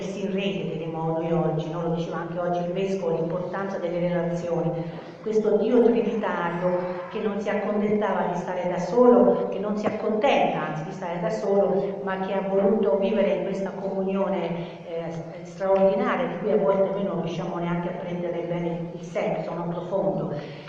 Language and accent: Italian; Lazio, Italy; come capite dal mio accento, io vengo dal nord del Regno di Napoli, mi autodefinisco così. La mia provincia è la provincia di Latina.